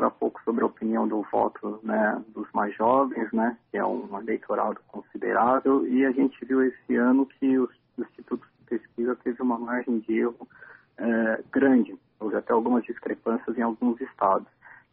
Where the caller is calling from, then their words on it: São Paulo, Brazil; Eu sou aqui da Vila Mariana.